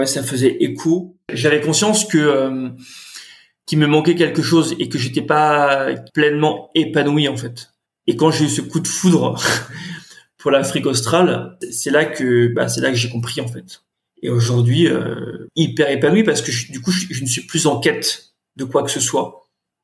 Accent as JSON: {"language": "French", "town": "Nantes", "region": "Pays de la Loire", "country": "France", "tie": "born or raised there", "said": "j'ai grandi, je suis né à Nantes, j'ai grandi à Nantes. Mes parents sont nantais, mes grands-parents sont nantais. Enfin, toute ma famille est nantaise depuis, je sais pas quoi, 400, 500 ans. Enfin bon, je viens d'un milieu agricole"}